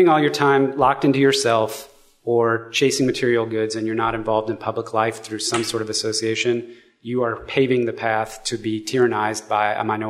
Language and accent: English; United States; being very American myself, having grown up here, kind of inculcated in all the American virtues